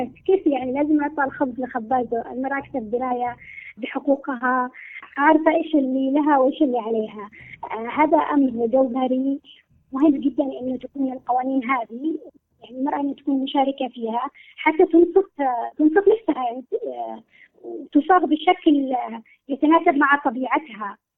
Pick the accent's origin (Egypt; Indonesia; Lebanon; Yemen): Yemen; وخاصه احنا كمجتمع يمني له يعني ظروفه الخاصه وطبيعته الخاصه.